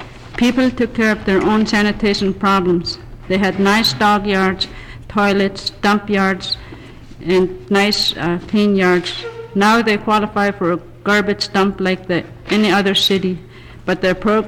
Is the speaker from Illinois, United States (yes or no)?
no; Allakaket, Alaska, United States; born there; I was born in Allakaket at my grandfather's log home, as my parents in those days did not own a building in the village.